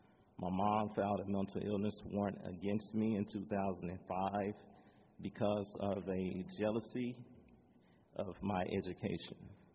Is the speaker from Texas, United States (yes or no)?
yes; Dallas, Texas, United States; also born or lived in Greenville, Texas; South Dallas, where I grew up with my grandmother, I was born here in Dallas. We moved to Greenville, Texas, when I was about maybe five, and we came back.